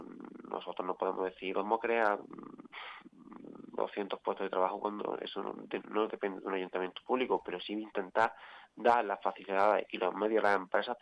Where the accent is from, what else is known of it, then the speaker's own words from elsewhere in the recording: Iznájar, Andalusia, Spain; estoy viendo cómo mi pueblo poco a poco se está despoblando. Poco a poco todos los jóvenes nos vamos quedando sin oportunidades.